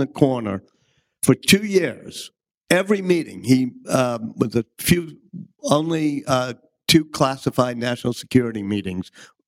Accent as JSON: {"language": "English", "town": "New Orleans", "region": "Louisiana", "country": "United States", "tie": "born or raised there", "said": "That's me and Michael Lewis, who I grew up with in New Orleans"}